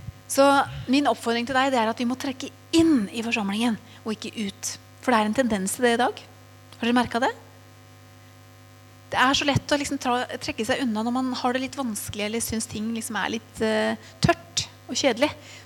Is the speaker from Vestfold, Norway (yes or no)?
yes; Tønsberg, Vestfold, Norway; Så vi flyttet til min hjemby I Tønsberg.